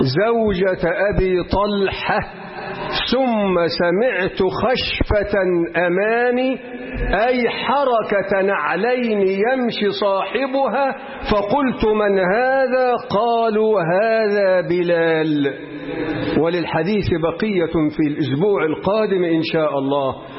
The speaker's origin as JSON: {"language": "Arabic", "country": "Egypt", "said": "اللهم اجعل بلدنا مصر بلد أمن وأمان ورخاء واستقرار."}